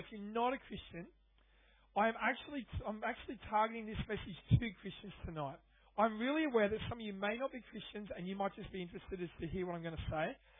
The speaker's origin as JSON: {"language": "English", "town": "Redcliffe", "region": "Queensland", "country": "Australia", "said": "Now, I'm from Redcliffe. It's a bit like Ipswich."}